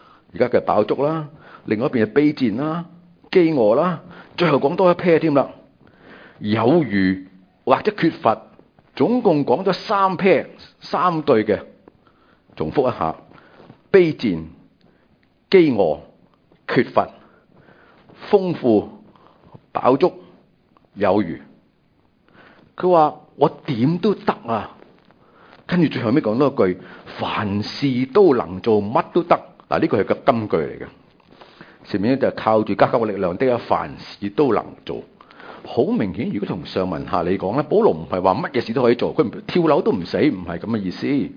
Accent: Macau; 我呢就在我是澳门出世的，所以我是澳门人。

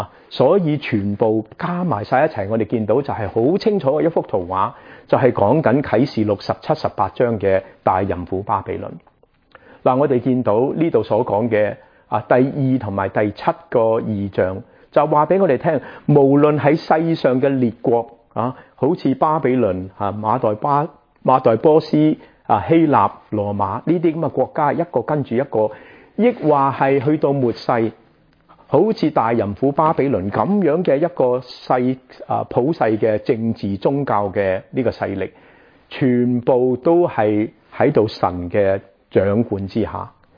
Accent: China; 我们中国人文言文匠人就解释什么？

